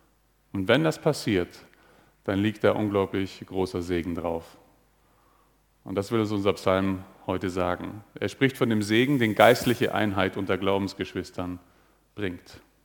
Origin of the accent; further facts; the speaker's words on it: Karlsfeld, Bavaria, Germany; also born or lived in Dachau; Ich bin in Dachau geboren, in Karlsfeld aufgewachsen, also ich bin hier aus der Gegend.